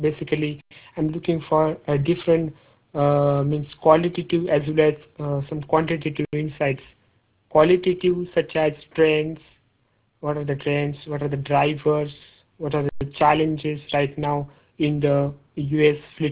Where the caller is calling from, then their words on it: India; I'm calling from India, and basically I'm a market researcher working on fleet management market.